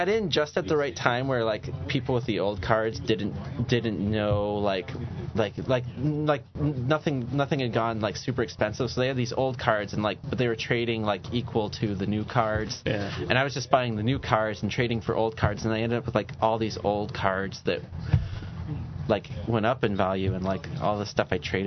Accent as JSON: {"language": "English", "region": "Michigan", "country": "United States", "lives_now": "Chicago, United States", "said": "I'm from Michigan, came to Chicago."}